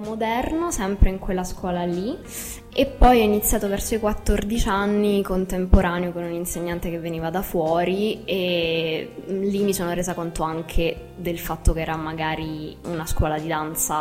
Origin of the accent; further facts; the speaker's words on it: Abruzzo, Italy; io sono abruzzese, ho iniziato in una scuola di danza di Chieti